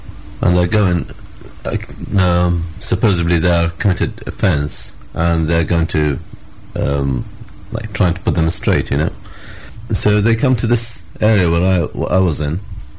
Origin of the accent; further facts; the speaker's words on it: Iraq; also born or lived in United Kingdom; I'm Iraqi British, from Iraqi background. I've lived about 50% of my life in Iraq and the other 50% in Britain.